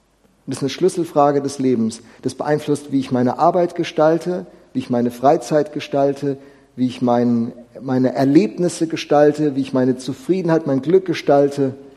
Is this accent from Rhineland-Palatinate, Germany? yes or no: yes; Alzey, Rhineland-Palatinate, Germany; also born or lived in Altensteig / Oldenburg / Schorndorf / Regensburg; now in Esslingen, Germany; Meine Heimatstadt Alzey, dann in Altensteig, Oldenburg, Schorndorf, Regensburg und jetzt hier in Esslingen.